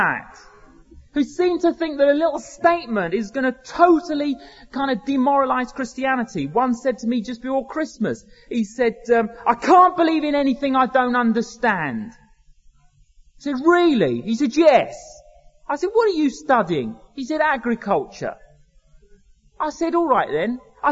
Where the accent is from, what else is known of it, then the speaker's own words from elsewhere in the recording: Edgware, London, United Kingdom; also born or lived in Cyprus; And then before that, I grew up in Edgware in North London. Before that, I lived in Cyprus as a child.